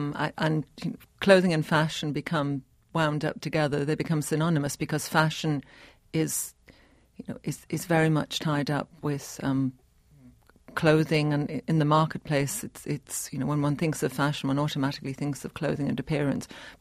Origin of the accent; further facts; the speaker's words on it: the north of England, United Kingdom; I grew up in the north of England, and I can remember wearing clothes that were quite warm.